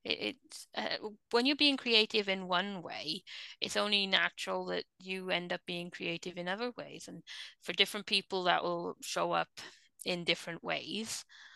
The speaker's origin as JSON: {"language": "English", "region": "Wales", "country": "United Kingdom", "said": "Well, I'm Welsh, and poetry and music are very big in Welsh culture."}